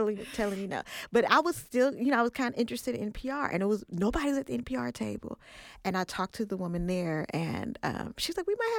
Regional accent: Oakland, California, United States; And then public radio, even I grew up in Oakland, you didn't really see a whole lot of promotion of public radio, right?

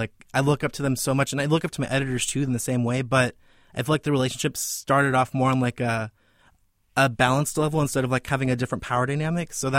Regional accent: Hanford, California, United States; Okay, I was born and raised in Hanford, California. It's a town about 40 minutes south of Fresno, and I got my bachelor's in philosophy at Fresno State.

